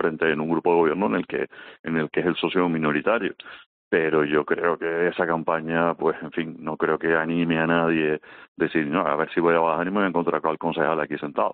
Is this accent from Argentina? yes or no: no; Santa Cruz de Tenerife, Canary Islands, Spain; Yo soy chicharrero, llevo unos años fuera y hace unos meses vine a vivir.